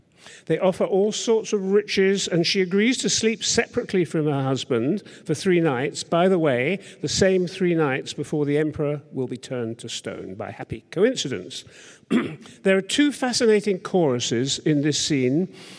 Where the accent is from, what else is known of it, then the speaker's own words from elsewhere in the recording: United Kingdom; that's something that as a Brit, I feel deeply ashamed about